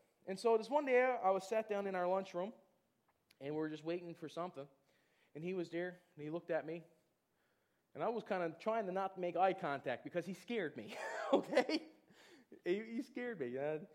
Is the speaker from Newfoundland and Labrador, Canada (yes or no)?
yes; Newfoundland and Labrador, Canada; they've even looked at me and said, " … there's something different about you." I said, "Yeah, I'm a Newfoundlander."